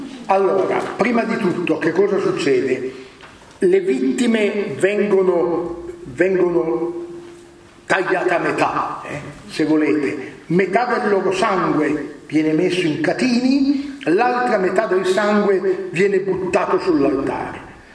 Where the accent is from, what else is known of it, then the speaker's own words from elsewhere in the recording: Piedmont, Italy; come piemontese, scuta, che vuol dire non solo senti, ma vuol dire obbedisci.